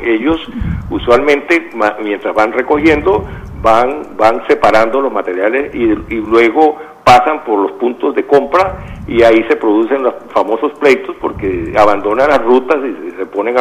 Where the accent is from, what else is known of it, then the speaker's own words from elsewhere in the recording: Costa Rica; tengo que pasar sobre ascuas porque soy costarricense